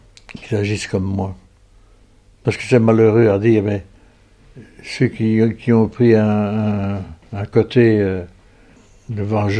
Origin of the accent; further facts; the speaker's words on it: France; born there; Moi, je suis né en France.